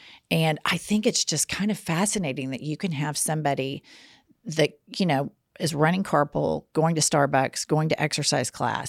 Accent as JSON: {"language": "English", "region": "Bible Belt", "country": "United States", "tie": "born or raised there", "said": "I was raised in the Bible Belt and everybody is super religious"}